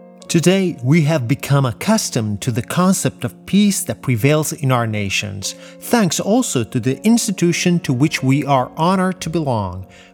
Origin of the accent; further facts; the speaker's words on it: Austria; I'm from Austria